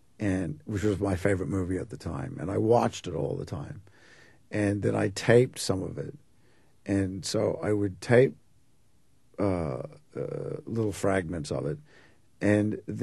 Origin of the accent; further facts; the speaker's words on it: Australia; accent: Australian; moved away; Because when I first came here 20-something years ago, Australians were not in vogue.